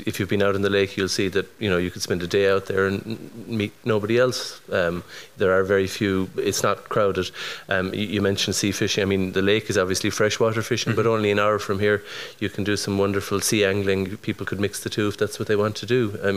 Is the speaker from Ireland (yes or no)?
yes; Scariff, County Clare, Ireland; I'm one of four representatives who were elected to represent Clare in our national parliament, and I'm from Scariff.